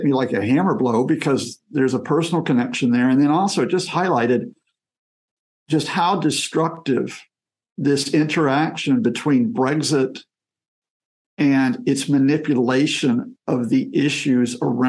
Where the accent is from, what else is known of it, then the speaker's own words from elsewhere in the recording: Alabama, United States; now in United Kingdom; Yeah, from Alabama. And I came across from University of Tennessee that didn't really like the atmosphere there. Came over to the UK